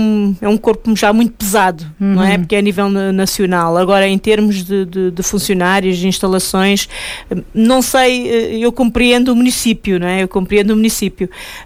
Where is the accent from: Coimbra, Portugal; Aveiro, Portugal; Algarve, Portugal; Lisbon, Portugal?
Lisbon, Portugal; Que venho de Lisboa, isto não existe.